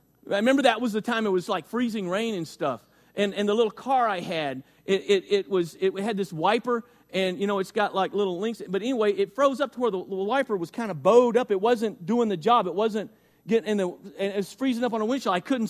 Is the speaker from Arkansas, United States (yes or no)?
yes; Arkansas, United States; In fact, I grew up in Central Arkansas, and less than a mile, about a mile from us, there was a giant Titan II rocket